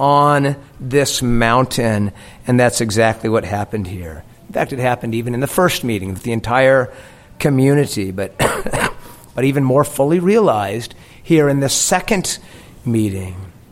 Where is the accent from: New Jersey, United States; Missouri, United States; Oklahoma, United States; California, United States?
California, United States; San Diego; Growing up in San Diego, I had opportunities to go to SeaWorld.